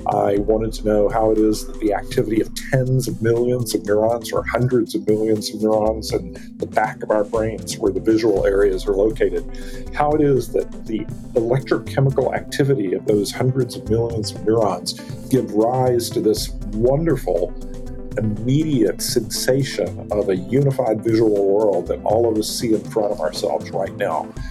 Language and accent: English; Florida, United States; I grew up in North Florida. I'm actually a fifth-generation Floridian. North Florida is the South, culturally and politically, whereas South Florida is the North.